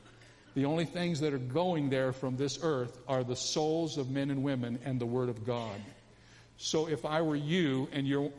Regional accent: Toledo, Ohio, United States; born there; now in San Diego County, United States; I was born in Toledo, Ohio, and I live in San Diego County.

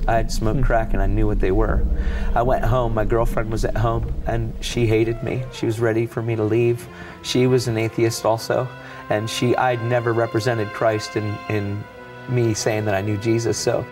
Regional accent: Elizabethtown, Pennsylvania, United States; So I grew up in the Masonic Homes in Elizabethtown.

